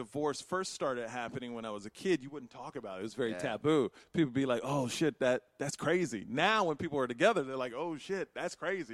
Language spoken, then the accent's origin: English; Houston, Texas, United States; Yeah, Dallas. I'm from Houston.